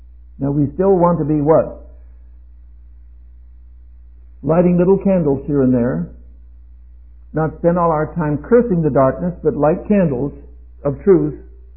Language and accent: English; China; first language Mandarin; now in United States; Mandarin, which is my mother language, I was raised in China as a boy in the military, spoke Mandarin fluently until I came back to America in 1930, some 73 or 4 years ago